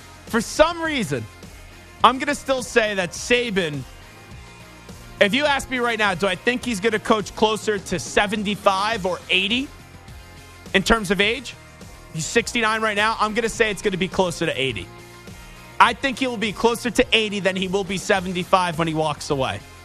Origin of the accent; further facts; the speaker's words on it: New York, United States; What is New York? What am I as a New Yorker? Impatient.